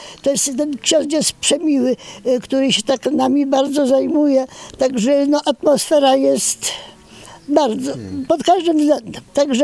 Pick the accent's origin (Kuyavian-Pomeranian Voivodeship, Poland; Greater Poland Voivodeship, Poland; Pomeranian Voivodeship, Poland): Greater Poland Voivodeship, Poland; Już nie wróciłam w poznańskie, a w ogóle pochodzę z rodziny, gdzie jest zawsze było sporo dzieci.